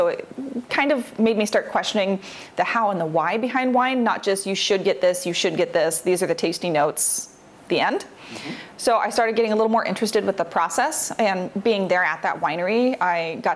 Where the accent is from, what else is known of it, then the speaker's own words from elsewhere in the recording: Camas, Washington, United States; So I was born and raised in Camas, Washington, so technically across the river from Oregon, but if not for that river, it would be a suburb. And yeah, I stayed around town most of the time.